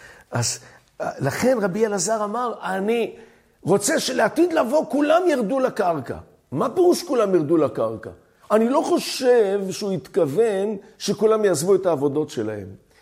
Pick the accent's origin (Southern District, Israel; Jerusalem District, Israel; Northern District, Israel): Jerusalem District, Israel; Jerusalem; אני בחיים לא הייתי חקלאי, אני גדלתי בירושלים